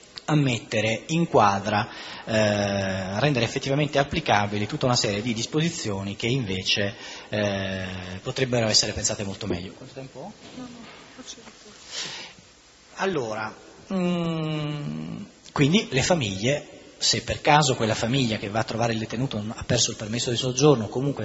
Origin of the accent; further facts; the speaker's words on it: Sicily, Italy; Mi sono laureato a Napoli, ma sono siciliano, per cui chiedo scusa ai napoletani per l'accento.